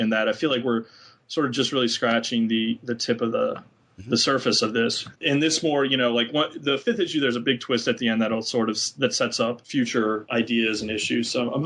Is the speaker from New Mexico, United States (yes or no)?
no; New Orleans, Louisiana, United States; But I grew up in New Orleans, which, you know, New Orleans itself is a fairly moderate place, but a lot of, you know, my high school was very conservative. It was a Catholic high school.